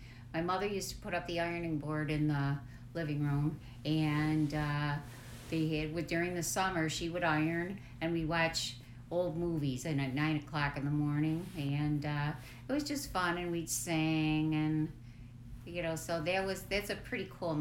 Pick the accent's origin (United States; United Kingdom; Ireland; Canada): United States; Irondequoit, New York; I always lived in Rochester. I grew up in Irondequoit. I went to St. James School, K-8, and then I went to Mercy, and a little time in Nazareth College